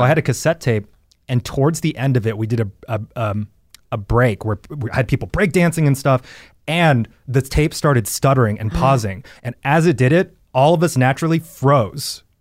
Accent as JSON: {"language": "English", "region": "Texas", "country": "United States", "tie": "born or raised there", "said": "Because I was so mad about race issues growing up in Texas"}